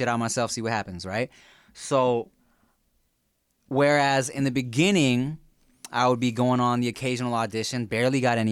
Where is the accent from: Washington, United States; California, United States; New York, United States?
California, United States; Paramount; also born or lived in Montana; I'm not from fucking Montana, man. I was born there. That's it. I'm from Paramount.